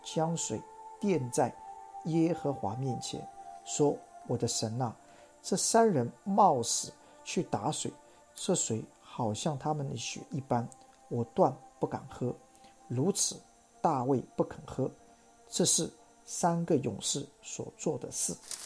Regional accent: China; 我们中国人都说良禽择善而居嘛

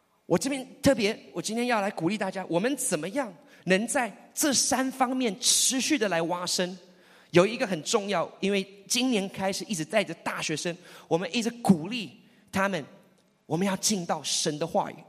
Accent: United States; 那我虽然我在美国出生，我在这边长大，但是我有十年的期间不在这边。

